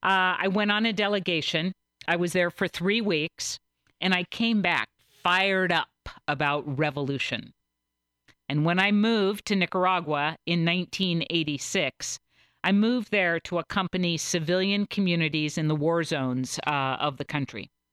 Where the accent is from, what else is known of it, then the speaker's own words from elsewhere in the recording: Vashon, Washington, United States; I grew up on Vashon. My family moved here in 1969 when I was five. Don't do the math. I'm old.